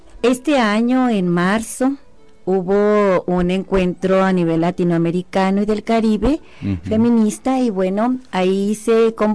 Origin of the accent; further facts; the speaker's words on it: Mexico; necesitábamos reflexionar juntas como mexicanas sobre algunos temas